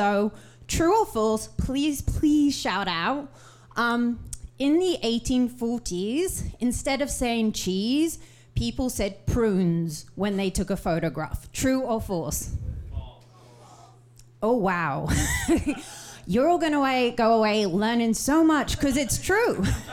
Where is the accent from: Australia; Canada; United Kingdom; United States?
United Kingdom; I just said I'm British, so I'll apologize before I make you do anything that makes you feel awkward.